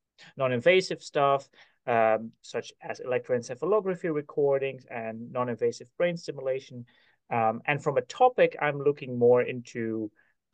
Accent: Netherlands; moved away as an adult; So I grew up in the Netherlands, where I lived for the first 24 years of my life

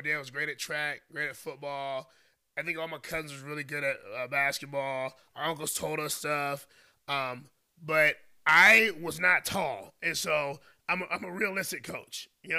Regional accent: Durham, North Carolina, United States; also born or lived in Raleigh; I'm a kid that I grew up in the Durham, Raleigh, North Carolina area. I used to hang with my cousins more in Raleigh side. But I was born in Durham.

